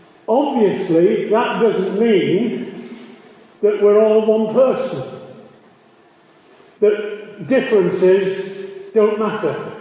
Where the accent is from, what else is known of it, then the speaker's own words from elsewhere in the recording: England, United Kingdom; He's German, I'm English.